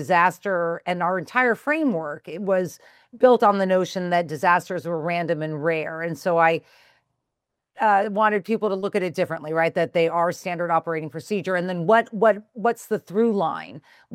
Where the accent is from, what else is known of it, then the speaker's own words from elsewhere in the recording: Los Angeles, California, United States; now in Cambridge, United States; I grew up in Westwood, so whoever's from there, a shout out.